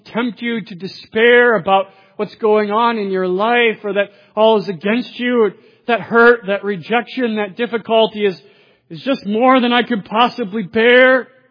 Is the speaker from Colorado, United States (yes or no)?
yes; Loveland, Colorado, United States; I remember one time when I was a child, growing up in Loveland.